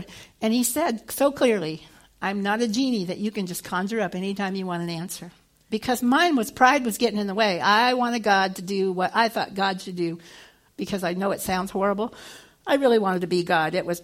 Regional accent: Indiana, United States; I'm from Hoosier, originally from Indiana.

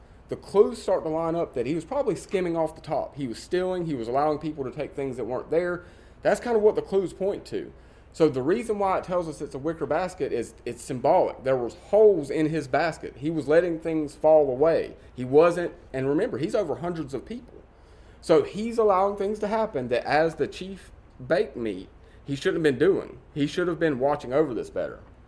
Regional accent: the South, United States; And I know we're all from the South.

